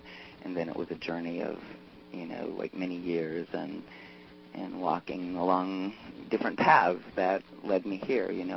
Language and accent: English; the West, United States; my father was a wildlife biologist who worked for the Forest Service, so I was raised out in the National Forest, so the West.